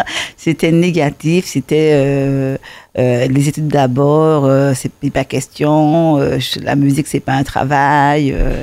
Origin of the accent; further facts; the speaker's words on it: Sainte-Marie, Martinique; also born or lived in Paris, France; je suis de Sainte-Marie, hein, donc tu penses bien que je suis du bastion du folklore antillais. Et donc, j'ai ça en moi, quoi, le côté antillais.